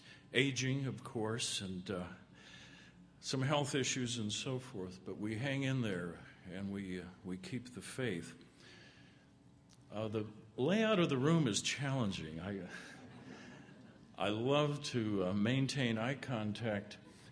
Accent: South Dakota, United States; And when I say I'm from South Dakota, I get looks from where is it to expressions of sympathy.

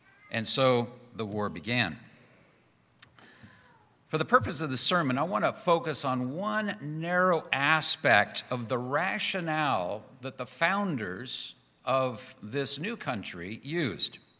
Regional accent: United States; growing up in the United States, I have had that perspective, certain inalienable rights that we have.

